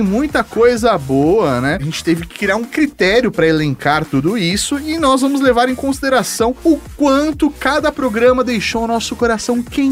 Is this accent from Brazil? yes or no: yes; São Paulo, Brazil; Pra nós, né, que somos de São Paulo